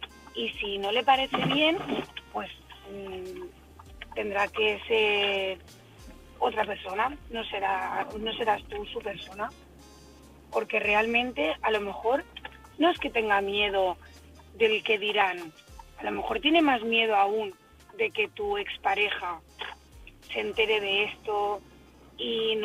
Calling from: Barcelona, Catalonia, Spain; de Barcelona.

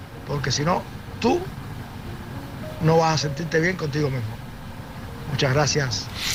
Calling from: Tampa, Florida, United States; de Tampa.

